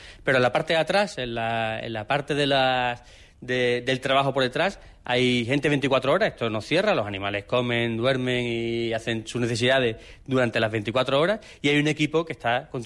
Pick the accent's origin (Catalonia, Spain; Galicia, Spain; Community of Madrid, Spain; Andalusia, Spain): Andalusia, Spain; Cádiz; Y bueno, yo sí, efectivamente, soy de Cádiz